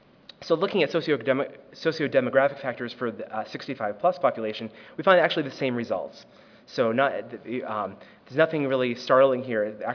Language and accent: English; Massachusetts, United States; in my home state of Massachusetts